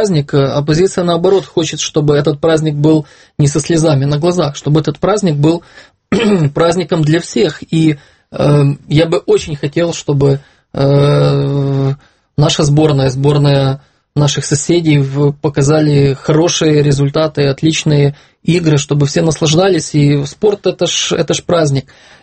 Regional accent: Lviv, Lviv Oblast, Ukraine; Ну, мой родной город Львов

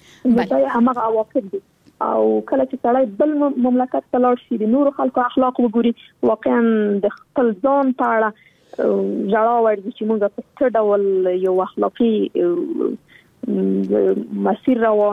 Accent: Afghanistan; نن ورځ موږ څومره کلونه کېږي چې په افغانستان کې جګړه روانه ده. زه خو شخصا په جګړه کې پیدا شوی یم، دا په جګړه کې رالویا شولم

